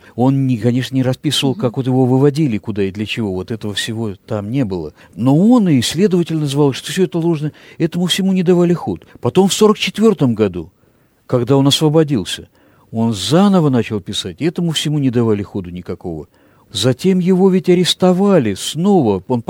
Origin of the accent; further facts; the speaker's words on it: Grozny, Chechnya, Russia; born there; Я родился в городе Грозном, я еврей, и … не имею никакого отношения.